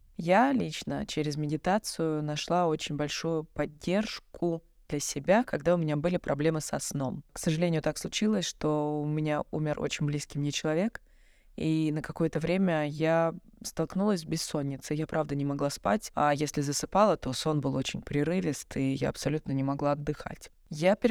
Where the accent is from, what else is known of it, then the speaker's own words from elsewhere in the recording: Moscow, Russia; now in Budapest, Hungary; я живу в Будапеште уже 10 лет, я приехала сюда из Москвы.